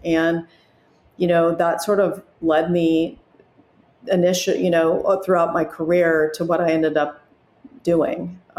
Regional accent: Los Angeles, California, United States; Of course, I grew up in Los Angeles. My father was in the film industry

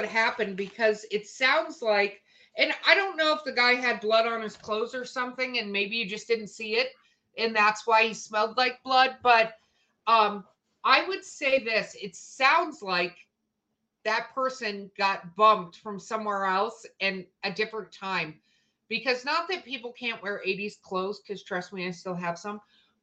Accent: Philippines; I'm Filipino, but I only speak English.

